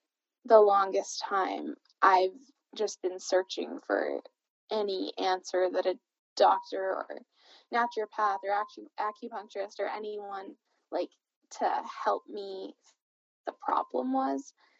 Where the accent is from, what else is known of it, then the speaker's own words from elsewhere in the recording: Canada; moved away; also born or lived in Asia; I am from Canada, but I've lived overseas in Asia for most of my life.